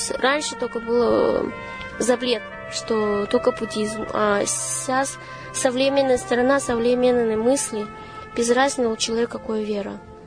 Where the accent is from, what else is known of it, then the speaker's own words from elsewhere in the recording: Harbin, Heilongjiang, China; Russian is a second language; в моем родном городе Харбине